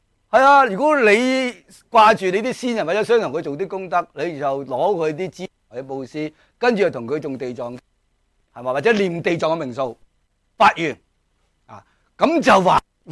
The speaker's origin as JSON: {"language": "Cantonese", "country": "China", "said": "我哋中国人攞杯锤嚟啊"}